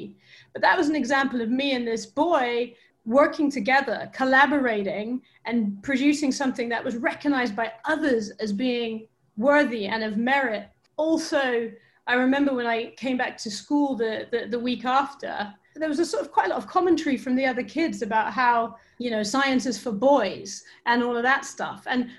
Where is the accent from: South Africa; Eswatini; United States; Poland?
Eswatini; I grew up in Southern Africa, and at that time we were living in a tiny little landlocked country called Swaziland, and I spent most of my childhood there.